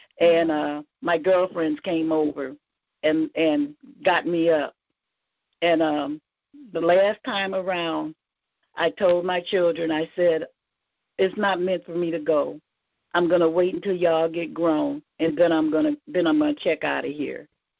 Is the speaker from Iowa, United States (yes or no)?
no; Minnesota, United States; and then I'm from Minnesota, so it gets very cold there.